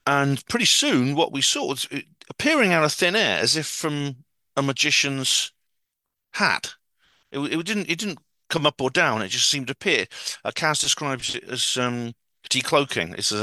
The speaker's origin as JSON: {"language": "English", "region": "Wales", "country": "United Kingdom", "lives_now": "Oxford, United Kingdom", "said": "I come from Wales actually, so I'm a fellow Taffy. So even though I live in Oxford, I'm an expat, been exiled."}